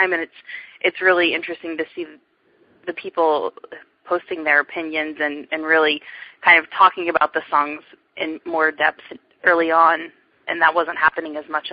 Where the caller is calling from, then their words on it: Tulsa, Oklahoma, United States; I'm calling in from Tulsa tonight.